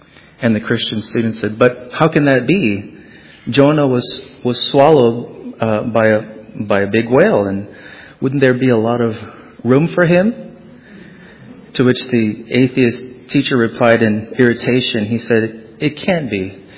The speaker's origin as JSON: {"language": "English", "region": "Hawaii", "country": "United States", "tie": "born or raised there", "said": "I remember when I was little, I was born and raised in Hawaii, and across the street from our house was this very small Methodist church and our family attended."}